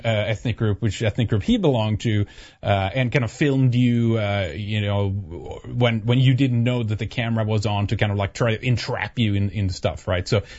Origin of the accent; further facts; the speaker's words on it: Sweden; English is a second language; I used to drink too a lot of growing up in Sweden.